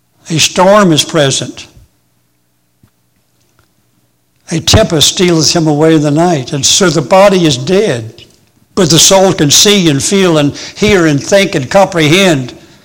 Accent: Florida, United States; Someone asked me a while ago if I knew anything about hurricanes, because I'm from Florida.

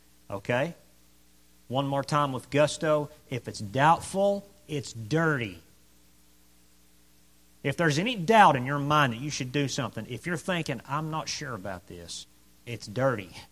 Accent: the South, United States; We're from the South. People in the South are loudmouths.

